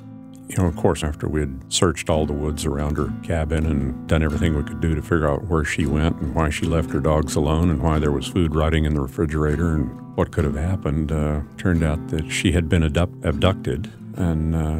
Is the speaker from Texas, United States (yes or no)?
no; Anchorage, Alaska, United States; When I was growing up in Anchorage, you know, back in the late 60s and early 70s